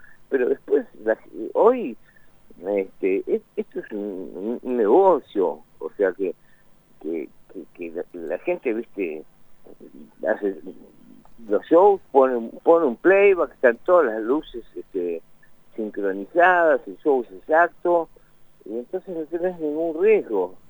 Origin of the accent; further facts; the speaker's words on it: La Plata, Buenos Aires Province, Argentina; Nos encargamos de decir que somos platenses porque estamos muy orgullosos.